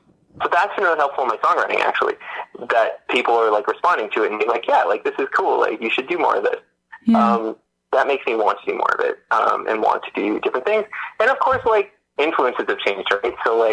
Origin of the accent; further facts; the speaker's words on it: Hamilton, Ontario, Canada; I was from Hamilton Mountain. So I grew up Hamilton Mountain, went to school there at the university, then I went off to Waterloo for my undergrad.